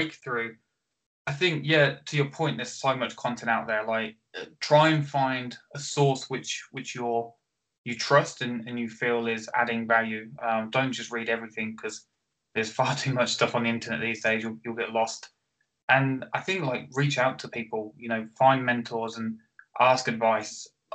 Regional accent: Northampton, East Midlands, United Kingdom; I'm from Northampton, so Northampton boy

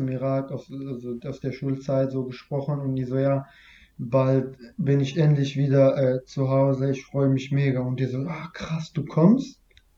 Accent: Rheda-Wiedenbrück, North Rhine-Westphalia, Germany; Reda Wiedenbruck ist meine Heimat, so meine Stadt. Und das sagt auch meine ganze Familie.

